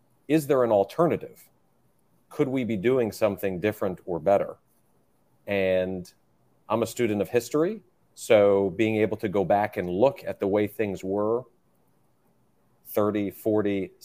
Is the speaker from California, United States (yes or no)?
no; New York, United States; I grew up in New York and started my career in Washington, D.C.